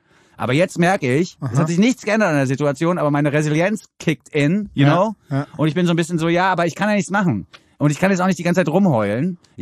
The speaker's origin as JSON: {"language": "German", "country": "Germany", "said": "für mich als so West Germany Boy."}